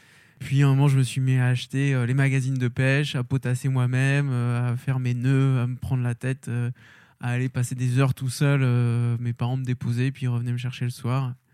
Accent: Bordeaux, Nouvelle-Aquitaine, France; born there; Donc moi, je suis né à Bordeaux. J'ai un nom breton, mais je ne suis pas du tout breton.

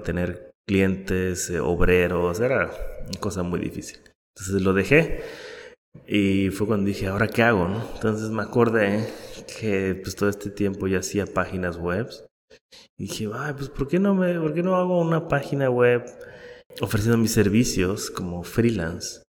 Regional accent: Mexico; De hecho, soy mexicano, siempre se me olvida decir, pero soy mexicano.

